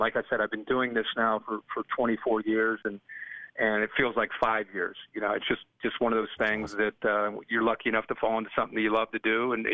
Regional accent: Ohio, United States; I grew up a college football junkie growing up in Ohio.

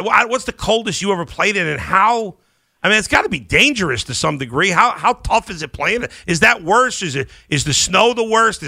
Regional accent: New York, United States; also born or lived in Cleveland; I grew up in New York, and I've lived in New York or upstate New York or Cleveland my whole life.

